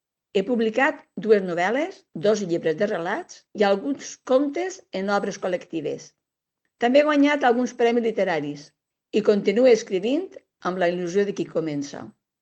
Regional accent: Pego, Valencian Community, Spain; tinc 63 anys. Vaig néixer a Pego, on he viscut sempre.

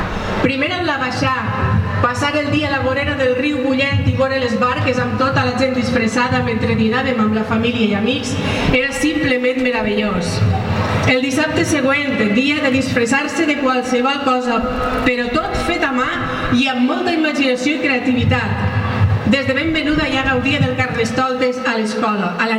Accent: Pego, Valencian Community, Spain; I vinc com qualsevol altra pegolina que estima el seu poble i que té la fortuna d'haver nascut ací.

